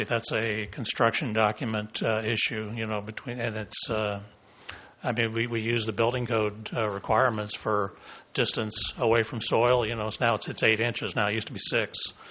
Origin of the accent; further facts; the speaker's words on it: Pasadena, California, United States; I grew up in Pasadena, so, it's pretty hard to.